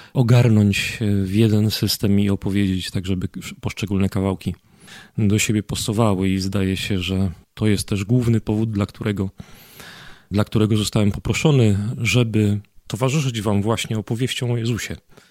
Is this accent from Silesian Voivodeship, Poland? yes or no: yes; Katowice, Silesian Voivodeship, Poland; jestem księdzem z Katowic, Ślązakiem z wykształcenia pierwszego, technikiem informatykiem